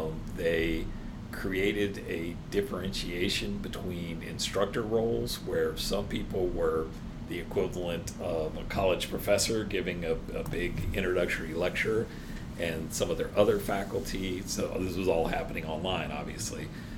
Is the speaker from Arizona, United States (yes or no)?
yes; Arizona, United States; at least I see in my home state of Arizona